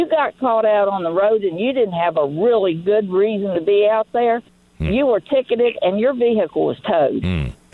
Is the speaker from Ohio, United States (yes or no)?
no; Richmond, Virginia, United States; also born or lived in New Jersey; Now, I lived in New Jersey for 3.5 years. I'm originally from the Richmond area, but I lived up there.